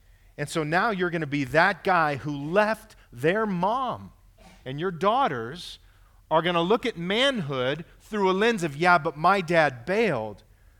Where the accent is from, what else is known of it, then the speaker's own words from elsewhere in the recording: Fresno, California, United States; I had a heart to reach my hometown of Fresno, wanted to bring the gospel there